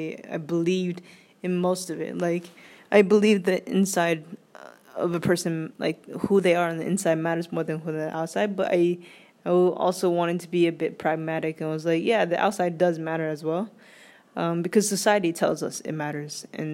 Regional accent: Thailand; I was from Thailand and I was a boy, so that was also a lot of fun to deal with.

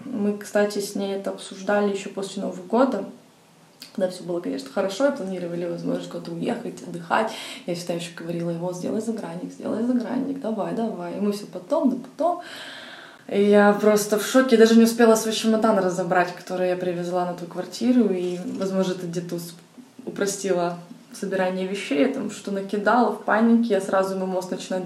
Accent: Odesa, Odesa Oblast, Ukraine; also born or lived in Syria; Всю жизнь проживаю в Одессе, но родом я из Сирии.

